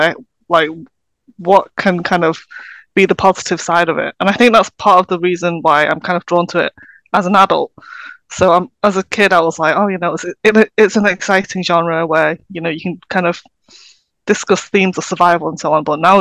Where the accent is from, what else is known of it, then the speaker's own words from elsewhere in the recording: United Kingdom; I'm a British Chinese writer based obviously in the UK.